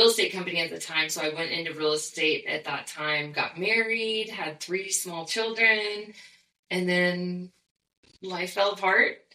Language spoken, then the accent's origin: English; Kentucky, United States; I was born and raised in Kentucky, a real great family.